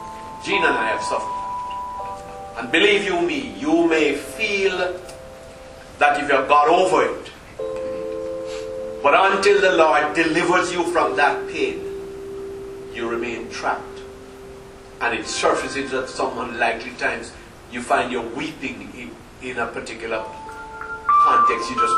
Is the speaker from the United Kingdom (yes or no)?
yes; United Kingdom; We say Isaiah. We are British.